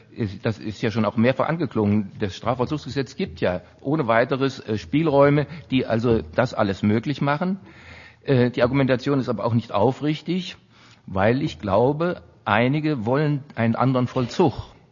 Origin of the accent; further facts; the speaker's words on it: Hesse, Germany; und ich komme ja aus Hessen